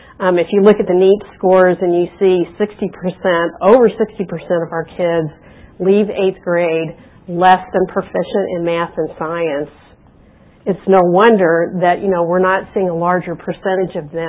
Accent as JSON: {"language": "English", "town": "Evansville", "region": "Indiana", "country": "United States", "said": "He says most of that because I'm from Evansville, so you know we all stick together."}